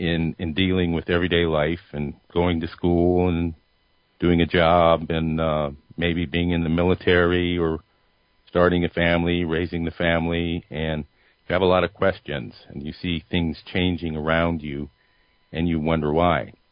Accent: Ohio, United States; born there; I was born in Ohio 56 years ago today, believe it or not.

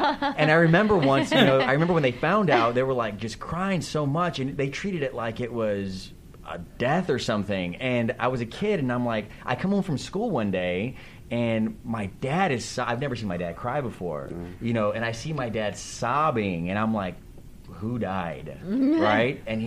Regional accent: Texas, United States; Growing up in Texas, very traditional Texican family.

